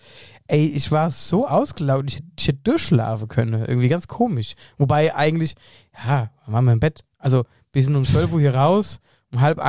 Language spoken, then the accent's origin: German; Niederwöllstadt, Hesse, Germany; Also in Niederwöllstadt, in Wöllstadt, in meiner Heimatgemeinde